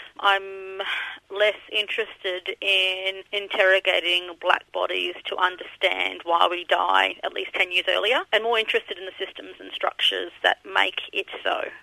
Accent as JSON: {"language": "English", "region": "Queensland", "country": "Australia", "tie": "born or raised there", "said": "I'm a Mulunjali and South Sea Islander woman born and raised on Yuggera country."}